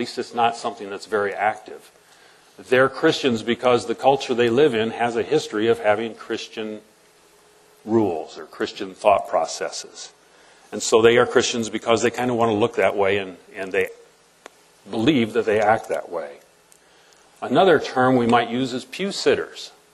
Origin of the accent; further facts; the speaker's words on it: Huntington, Indiana, United States; She's my high school sweetheart from my hometown in Huntington, Indiana.